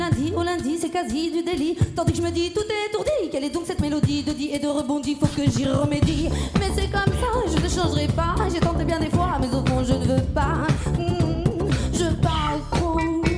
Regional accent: Angoulême, Nouvelle-Aquitaine, France; born there; now in Lyon, France; Donc, je suis née à Angoulême. Et puis après Angoulême, j'étais à Auxerre avec ma mère et mes sœurs.

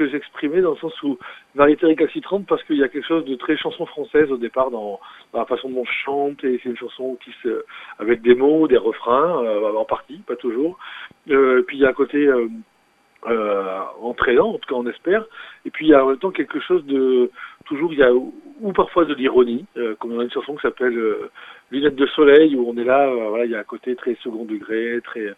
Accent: Valence, Auvergne-Rhône-Alpes, France; On n'est pas très loin, nous sommes de Valence.

